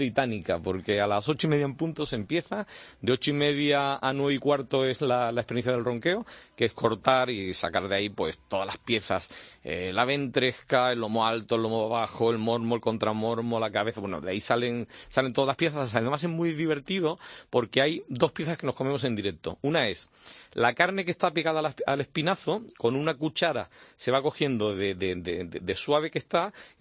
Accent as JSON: {"language": "Spanish", "town": "Cádiz", "region": "Andalusia", "country": "Spain", "said": "andaluz, yo soy de Cádiz."}